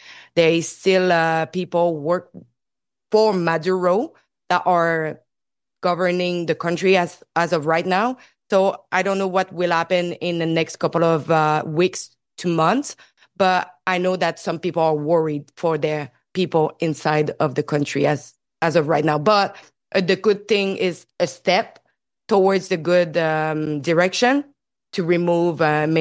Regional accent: Venezuela; for if I was from Venezuela, from my country.

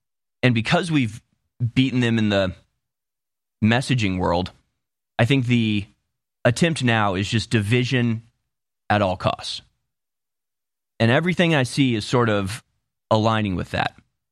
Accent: United States; And my first response, obviously, as an American, is to be like, do we need to come over there again?

